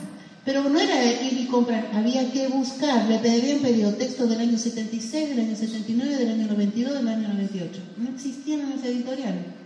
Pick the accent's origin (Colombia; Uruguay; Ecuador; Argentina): Argentina; O ¿creen que es imposible que lo podamos hacer como argentinos?